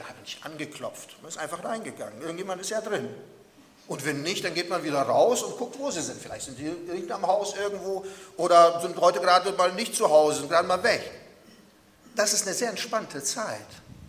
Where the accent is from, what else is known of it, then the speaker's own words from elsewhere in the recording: Croatia; dort wo ich aufgewachsen bin in Kroatien oder wo ich die Teenagerzeit verbracht habe